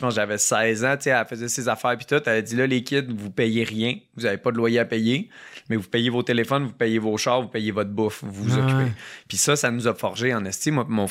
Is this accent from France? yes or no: no; Quebec, Canada; je suis un Canadien, un Québécois